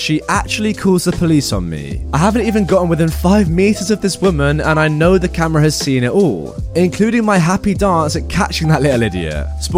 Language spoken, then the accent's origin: English; Mexico; English is a second language; We're Mexican, but my first language is not Spanish. Sorry in advance for any mistakes, and we're from a city a bit away from there.